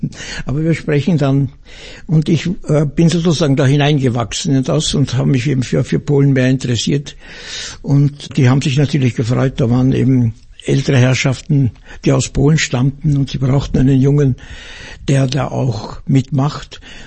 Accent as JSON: {"language": "German", "country": "Austria", "said": "Und wir hörten, wir sind Österreicher, da war ein bisschen Begeisterung aufgenommen."}